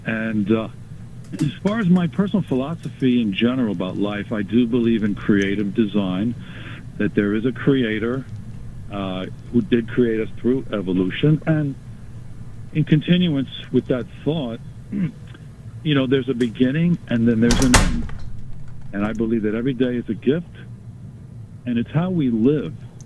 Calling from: New York, United States; from Long Island.

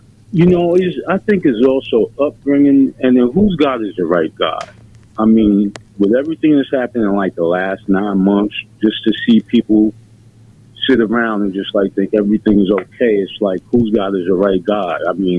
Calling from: Manhattan, New York, United States; calling from Manhattan.

